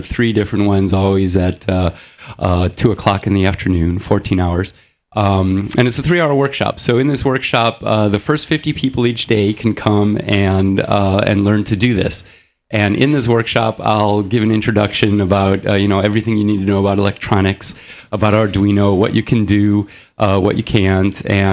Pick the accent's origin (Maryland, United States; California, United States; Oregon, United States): California, United States; San Francisco; I am not, but I like hanging out with them. I'm from San Francisco.